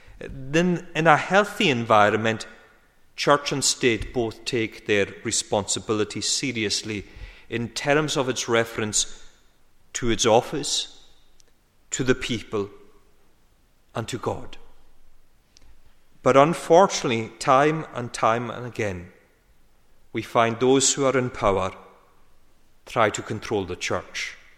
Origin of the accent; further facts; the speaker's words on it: Scotland, United Kingdom; our own history as a Scottish nation